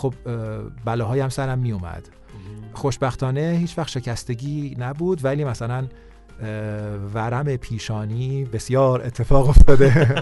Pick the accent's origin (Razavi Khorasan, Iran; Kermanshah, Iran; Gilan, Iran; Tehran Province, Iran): Tehran Province, Iran; Tehran; born there; تهران به دنیا اومدم.